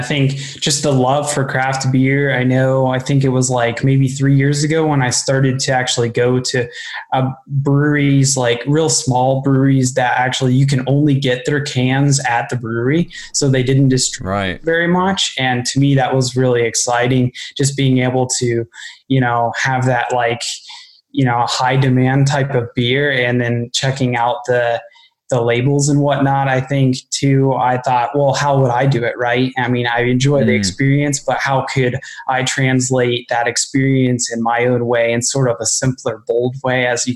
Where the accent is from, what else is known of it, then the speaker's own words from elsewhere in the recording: Utica, Ohio, United States; I'm from Utica, Ohio, which is like a real small country town.